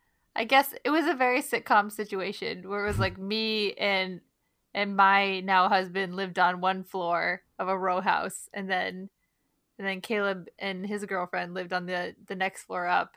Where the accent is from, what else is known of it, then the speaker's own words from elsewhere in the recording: Groton, Massachusetts, United States; So I'm from Groton, Massachusetts, which is best known for one scene from the next Karate Kid starring Hilary Swank.